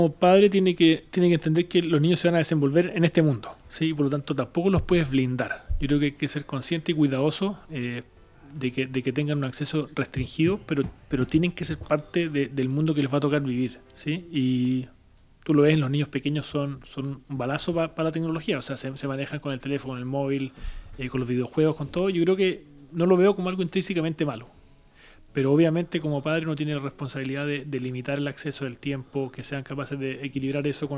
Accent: Chile; now in Valencia, Spain; Sí, bueno, yo soy chileno, tengo nacionalidad francesa también por el lado de mi familia.

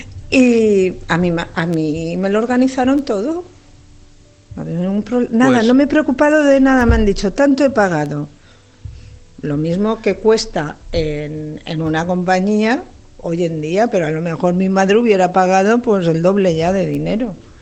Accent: Picanya, Valencian Community, Spain; Yo soy de Picaña y me acuerdo aún estar en casa de mis abuelos

